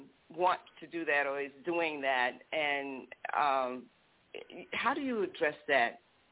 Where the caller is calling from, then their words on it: Miami, Florida, United States; from Miami.